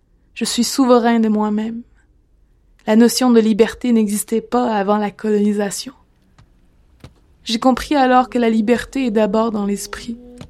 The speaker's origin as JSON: {"language": "French", "region": "Quebec", "country": "Canada", "tie": "born or raised there", "said": "sur la Côte-Nord, ma région natale, en 2012"}